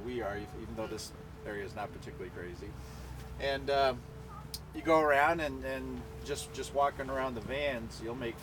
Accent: Tennessee, United States; You don't have to be from Florida. We're from Tennessee.

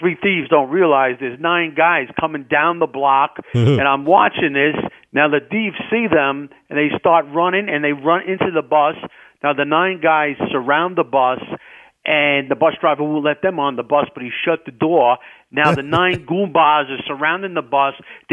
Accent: Bronx, New York, United States; I grew up in the Bronx

